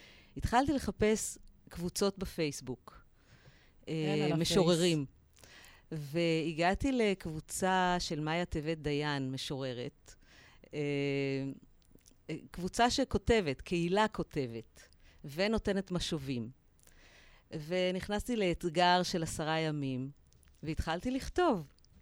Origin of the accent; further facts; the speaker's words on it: Jerusalem, Jerusalem District, Israel; אני ילידת ירושלים